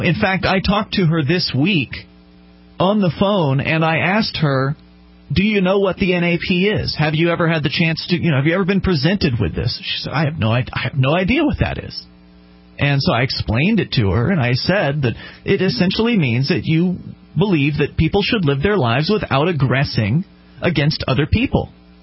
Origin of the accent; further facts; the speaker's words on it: the South, United States; I grew up in the South.